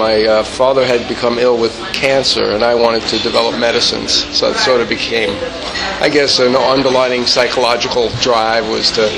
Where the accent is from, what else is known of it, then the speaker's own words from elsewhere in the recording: Mineola, New York, United States; I'm from Long Island in New York.